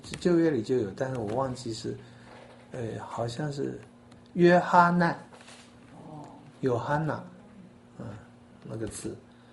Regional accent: China; 我们中国人有姓有名，最多有个号，我们中国人没有 middle name

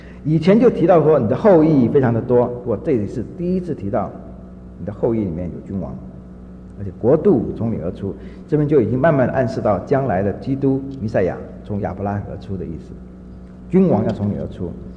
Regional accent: Fujian, China; 我们闽南人叫父亲就叫阿爸

